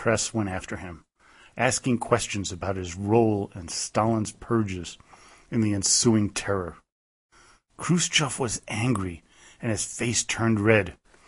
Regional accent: Manhattan, New York, United States; most of his time in New York was just a few miles from where I grew up in Manhattan.

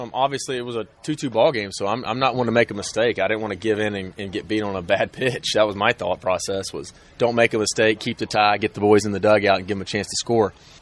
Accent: Tuscaloosa, Alabama, United States; geez, a lot of Alabama was hit. There was like 200 something tornadoes went off through the state, but my hometown Tuscaloosa was hit by an F4 or F5.

